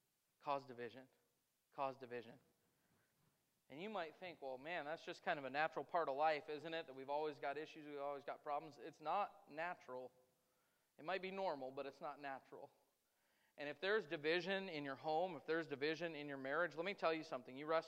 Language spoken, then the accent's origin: English; United States; That as an American, the thing that concerns me the most in our society